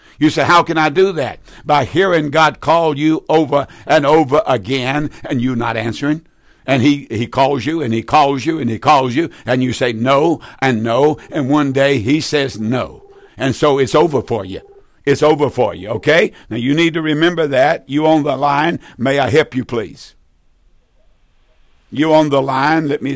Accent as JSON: {"language": "English", "town": "Roxbury", "country": "United States", "tie": "born or raised there", "said": "And I remember when I go to Roxbury, my hometown, I can remember the door that led up a set of stairs to the dentist's office"}